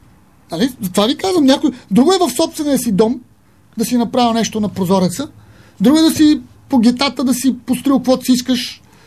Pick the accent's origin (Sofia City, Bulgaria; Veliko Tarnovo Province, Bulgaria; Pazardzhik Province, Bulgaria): Sofia City, Bulgaria; Sofia; Аз съм израснал в Младост, между другото. 68 година живея в Младост и преди 7-8 години се преместих в края на Студентски град